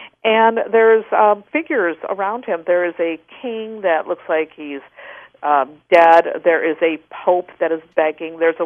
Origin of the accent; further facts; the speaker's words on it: Wisconsin, United States; I grew up in Wisconsin.